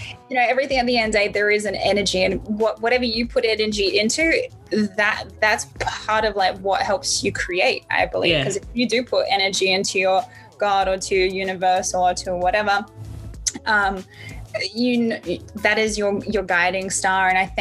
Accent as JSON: {"language": "English", "country": "Australia", "said": "especially like I've experienced this too as an Australian, because our culture is a little bit different"}